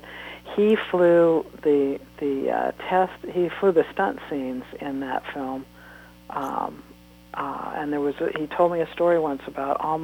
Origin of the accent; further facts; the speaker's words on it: Ohio, United States; born there; They went back for about a year or 2 years, and I was born in Ohio then. And then we moved back out here again, I think, for my father's business.